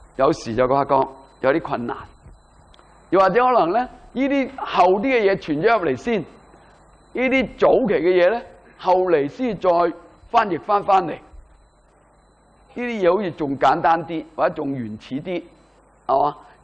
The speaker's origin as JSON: {"language": "Cantonese", "country": "China", "said": "咁所以呢啲纯粹系因为我哋中国人去理解佛教传入嘅时候。"}